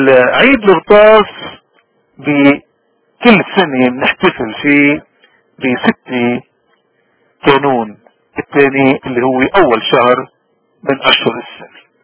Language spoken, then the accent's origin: Arabic; Lebanon; نحن كلبنانيين في عنا عادات كتيرة وممارسات